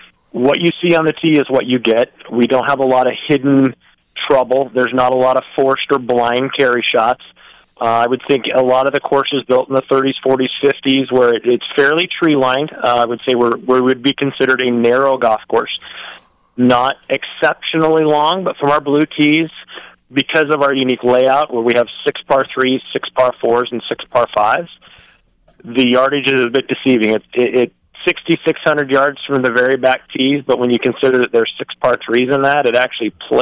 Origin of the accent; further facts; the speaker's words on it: Albany, Oregon, United States; Sure, I actually grew up in Albany. My parents were members of Spring Hill, so I grew up there.